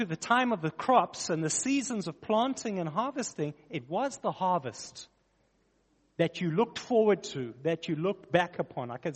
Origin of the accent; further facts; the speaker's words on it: Port Shepstone, KwaZulu-Natal, South Africa; Folks, I grew up on the KwaZulu-Natal South Coast, Port Shepstone area.